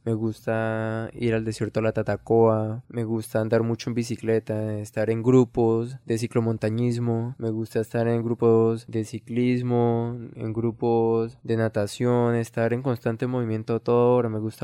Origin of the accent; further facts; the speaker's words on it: Aipe, Huila, Colombia; Yo soy de Aipe Huila, muy cerca acá de Neiva. Siempre he vivido ahí, he convivido con mi madre. Tengo 21 años y toda mi vida he sido huilense.